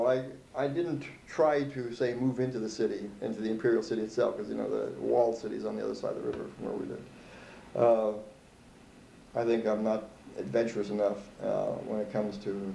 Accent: United States; I enjoyed some of the things that you could do there as an American.

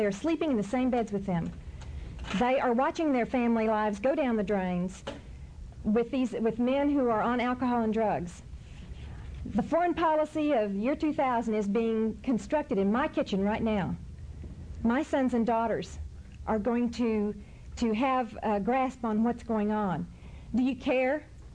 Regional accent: Temple, Texas, United States; I'm from Temple.

